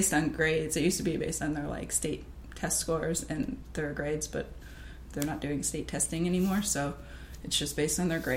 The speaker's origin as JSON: {"language": "English", "town": "Trumbull", "region": "Connecticut", "country": "United States", "tie": "born or raised there", "said": "I know, like, I mean, we grew up in Trumbull."}